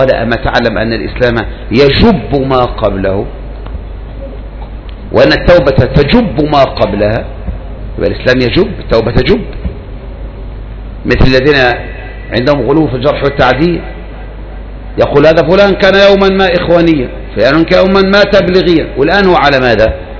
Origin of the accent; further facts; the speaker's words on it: Egypt; عندنا في مصر